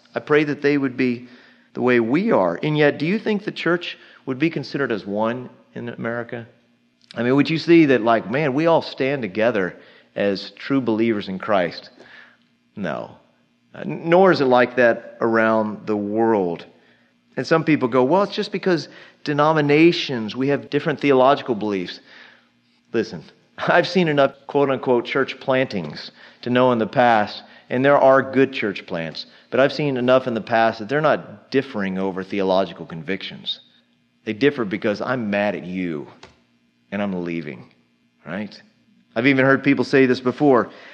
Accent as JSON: {"language": "English", "country": "United States", "said": "I'm an American. I'm thankful for it, thankful to God for it."}